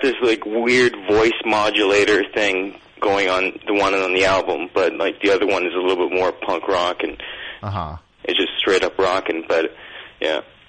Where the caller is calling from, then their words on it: Toronto, Ontario, Canada; I'm from West Toronto.